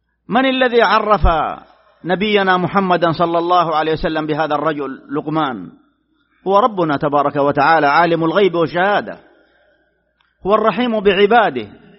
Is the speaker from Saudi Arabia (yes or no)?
yes; Saudi Arabia; بلادنا المملكة العربية السعودية